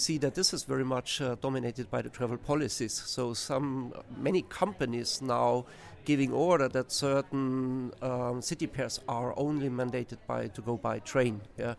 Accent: Germany; English is a second language; I'm taking off my home country, Germany, rail is quite much more reliable

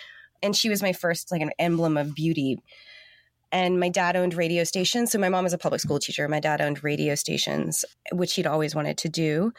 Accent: Augusta, Georgia, United States; born there; also born or lived in South Carolina; I was born in 1981 in Augusta, Georgia. My town is too small to have a hospital. Like, to this day, there's no hospital. We actually lived in South Carolina at the time

